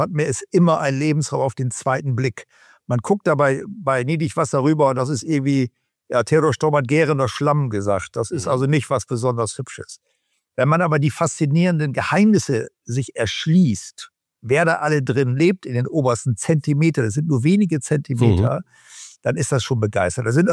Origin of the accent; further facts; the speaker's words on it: Cloppenburg, Lower Saxony, Germany; dann auch Vögel in den Mooren rund um Kloppenburg, meine Heimatstadt